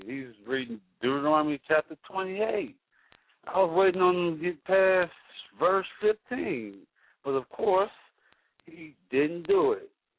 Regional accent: Chicago, Illinois, United States; But I'm from Chicago where he come on at 12 here

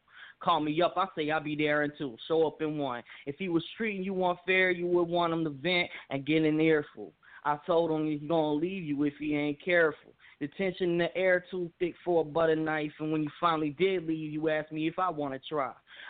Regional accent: Memphis, Tennessee, United States; I'm from Memphis, Tennessee.

